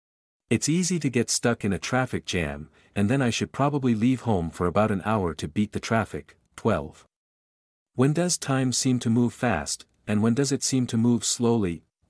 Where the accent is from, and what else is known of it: Vietnam; born or raised there; English is a second language; now in Ho Chi Minh City, Vietnam